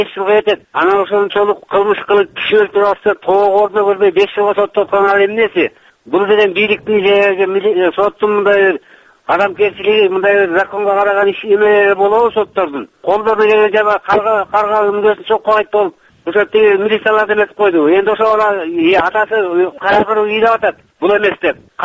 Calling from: Kazakhstan; Мен Казакстанмын.

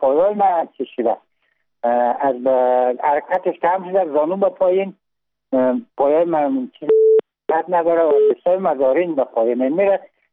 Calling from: Kabul, Afghanistan; من از کابل هستم تماس میگیرم.

